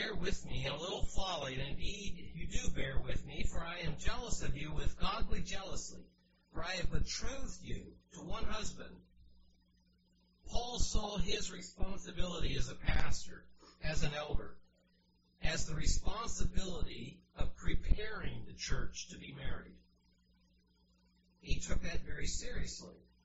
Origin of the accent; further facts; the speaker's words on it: Cincinnati, Ohio, United States; I've recounted my experience growing up in Cincinnati and the numbers there.